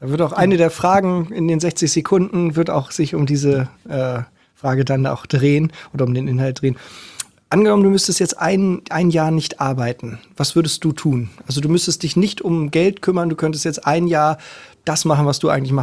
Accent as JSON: {"language": "German", "region": "Hamburg", "country": "Germany", "said": "Alles klar, ja, ich auch. Behaupten ja manchmal, wir sind die besseren Menschen, die Hamburger halt."}